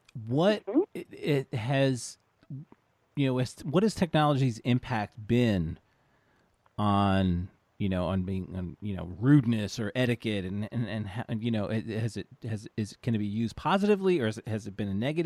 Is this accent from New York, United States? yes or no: yes; New York, United States; now in Kennesaw, United States; And since I'm from a New Yorker, but now I live in Atlanta. Well, I live in Kennesaw, so I see the difference.